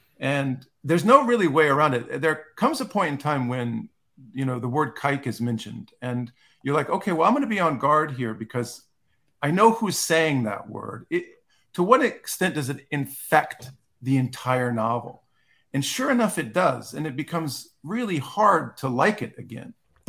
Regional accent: Key West, Florida, United States; And also, I lived in Key West for, I grew up in Key West for 5 or 6 years.

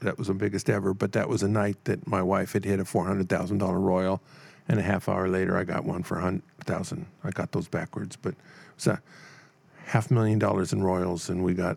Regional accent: Los Angeles, California, United States; Now, I was raised in Los Angeles.

